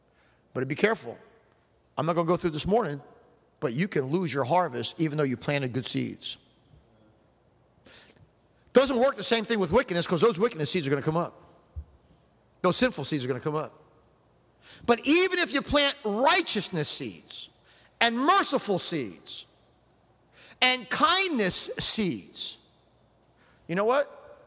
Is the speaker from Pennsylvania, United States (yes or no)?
yes; Philadelphia, Pennsylvania, United States; when I was growing up in Philadelphia, John Wanamaker was the biggest department store in Philadelphia areas.